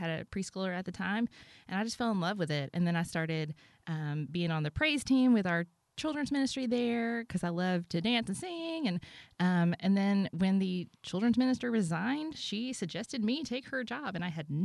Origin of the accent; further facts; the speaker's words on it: Tuscaloosa, Alabama, United States; now in Nashville, United States; Well, I'm from Tuscaloosa, Alabama. Got to throw that in with a big roll tide. I've lived in the Nashville area for about 9 years.